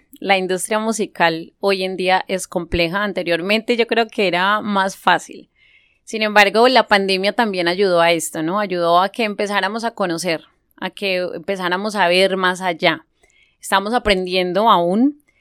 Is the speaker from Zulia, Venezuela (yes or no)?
no; Caracas, Capital District, Venezuela; y yo vengo de Caracas, Venezuela.